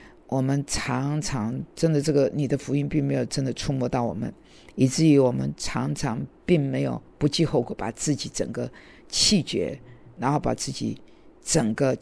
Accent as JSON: {"language": "Chinese", "country": "United States", "said": "我觉得意大利的披萨不合适我们美国人来吃"}